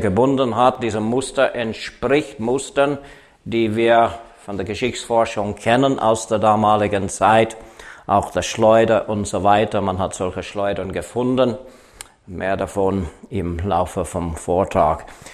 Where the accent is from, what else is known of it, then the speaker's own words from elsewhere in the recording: Canada; now in Switzerland; Ich bin Kanadier, wohne aber schon lange nicht mehr in Kanada. Meine Frau ist Schweizerin. Wir wohnen jetzt in der Schweiz seit Anfang der 80er Jahren. Vorher waren wir in Indien, in Deutschland, in Österreich